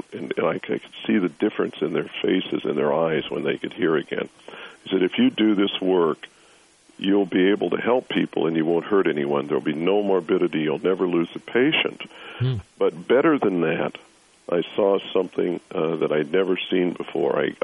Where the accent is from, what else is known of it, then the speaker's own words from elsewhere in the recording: Nixa, Missouri, United States; I was born in Springfield, Missouri. My hometown is Nixa, Missouri, which is just 10 miles south of Springfield.